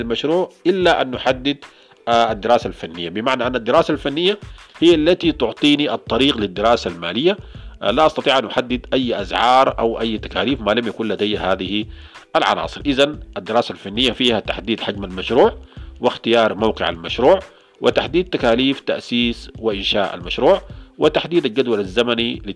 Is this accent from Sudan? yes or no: yes; Sudan; عندنا في السودان مثلا